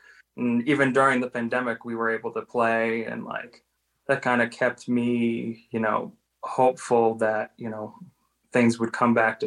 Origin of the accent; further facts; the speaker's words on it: El Paso, Texas, United States; also born or lived in Albuquerque; Well, I was born here in Albuquerque, but I grew up in El Paso, Texas.